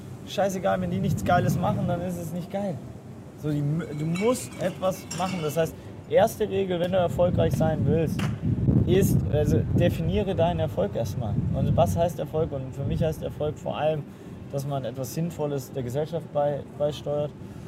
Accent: Southern Germany, Germany; ich bin natürlich in Süddeutschland groß geworden

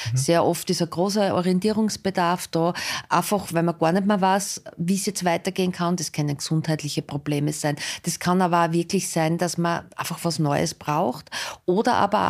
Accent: Styria, Austria; now in Vienna, Austria; wie man es an meinem Dialekt vielleicht hört, ich bin aus der Steiermark und vor 8 Jahren bin ich nach Wien gekommen

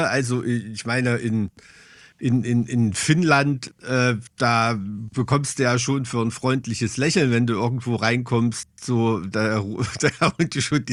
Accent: Weimar, Thuringia, Germany; Deutschland und besonders auch über Weimar lese ich immer, was so andere Leute über Deutschland und meine Heimat sagen.

